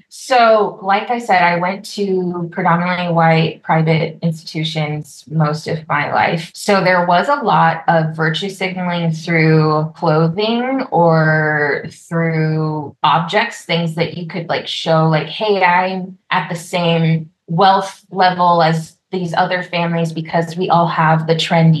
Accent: Texas, United States; So my experience growing up in Texas, I am a first generation Colombian American.

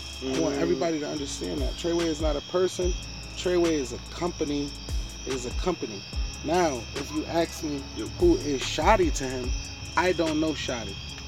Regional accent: Hartford, Connecticut, United States; I'm from Hartford, Connecticut.

